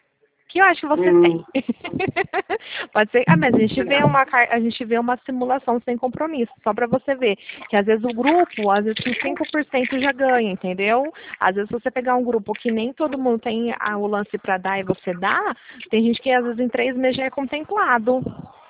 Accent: Pirassununga, São Paulo, Brazil; Eu sou de Pirassununga, interior de São Paulo.

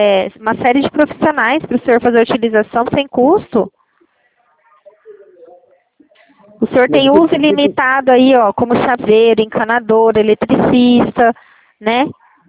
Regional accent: Presidente Prudente, São Paulo, Brazil; Eu de Presidente Prudente, São Paulo. Eu residia lá, agora eu não resido mais.

